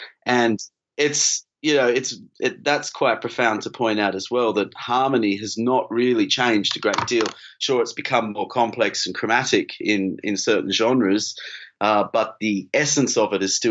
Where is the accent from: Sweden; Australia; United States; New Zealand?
Australia; Tamworth, New South Wales; I'm from Australia originally. I was born in the I grew up in Tamworth. So for the Australian listeners, you'll know that that's the country music capital of the Southern Hemisphere.